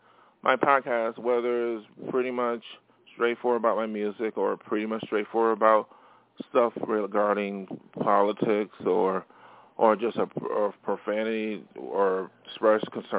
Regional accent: Buffalo, New York, United States; For example, what happened in Buffalo, my hometown, white supremacists killed 10 black people

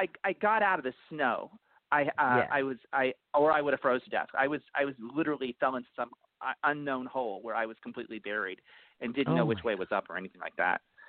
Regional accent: Ohio, United States; now in California, United States

